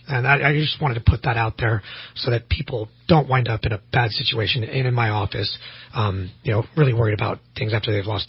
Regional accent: California, United States; You know, I'm from the Bay Area, man.

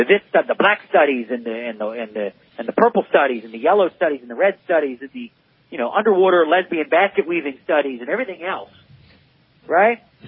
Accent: Philadelphia, Pennsylvania, United States; I'm from Philadelphia. I'm not afraid of any of this. I grew up on the Philadelphia playgrounds with the Philadelphia sports teams.

